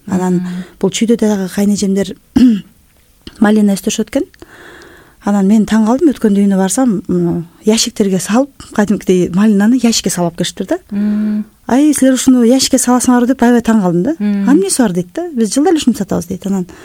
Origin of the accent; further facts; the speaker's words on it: Cholpon-Ata, Issyk-Kul Region, Kyrgyzstan; Биз мен өзүм төрөлүп өскөн жерим Чолпон Ата, бирок мен Жетиөгүз районуна турмушка чыккам.